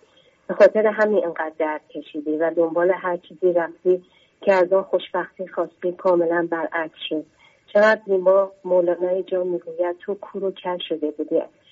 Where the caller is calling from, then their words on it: Tehran, Tehran Province, Iran; از تهران هستم.